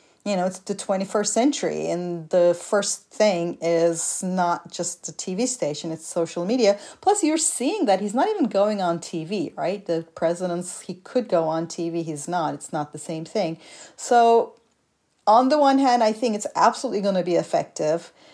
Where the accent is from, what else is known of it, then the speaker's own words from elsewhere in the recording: Turkey; English is a second language; I come from Turkey, a country of many coups